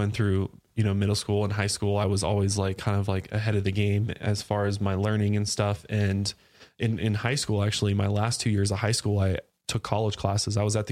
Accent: Las Vegas, Nevada, United States; born there; also born or lived in Colorado / Oklahoma; I was born in Las Vegas and we lived there for a little while. Then we moved to Colorado and then we moved to Oklahoma, and we moved a bunch of times

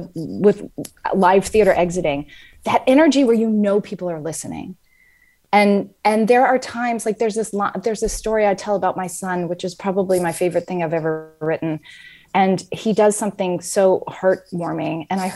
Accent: Atlanta, Georgia, United States; I went to North Springs High School in Atlanta, Georgia

